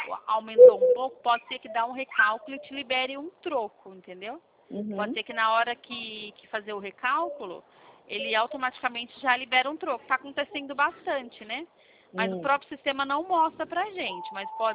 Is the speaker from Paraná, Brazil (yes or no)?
no; Campinas, São Paulo, Brazil; eu sou de Campinas, São Paulo, tá?